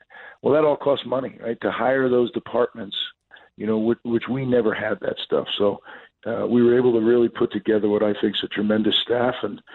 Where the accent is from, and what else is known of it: New Jersey, United States; born or raised there